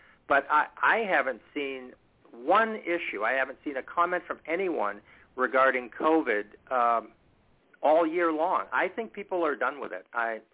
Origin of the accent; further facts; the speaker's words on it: New England, United States; I do have accountability for that property, and I'm a skier. I'm from New England. It's pretty easy duty for me.